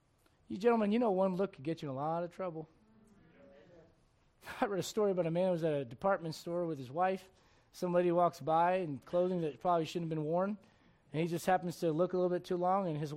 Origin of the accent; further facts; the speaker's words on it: United States; I'm thankful that I'm an American, but I got to get you to understand this.